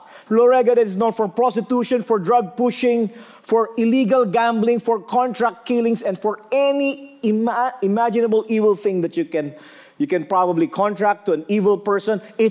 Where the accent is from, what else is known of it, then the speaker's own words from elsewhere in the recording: Philippines; now in Australia; flying all the way from the Philippines. I know you recognize me as a Filipino right away because of our cuteness, all right?